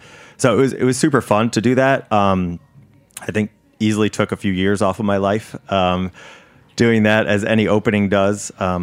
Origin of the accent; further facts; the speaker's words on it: Connecticut, United States; I mean, I grew up in Connecticut, you know, so to me, down south was Manhattan.